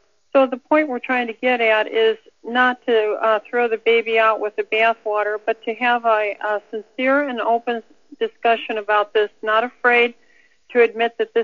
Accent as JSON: {"language": "English", "region": "California", "country": "United States", "said": "You know, I'm from California, and we lost the vote last November on declaring GMO foods."}